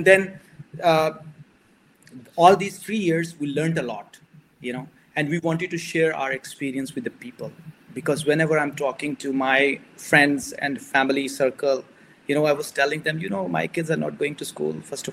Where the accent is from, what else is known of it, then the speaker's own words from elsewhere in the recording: Pakistan; English is a second language; moved away as an adult; also born or lived in Singapore; now in Malaysia; Basically, I come from Pakistan, and since last 10 years, I'm working in Malaysia. And before that, I was in Singapore.